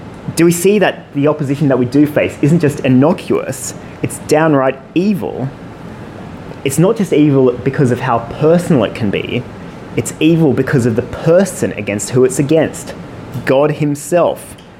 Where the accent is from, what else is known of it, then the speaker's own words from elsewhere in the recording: Australia; As I've just said, I am from Australia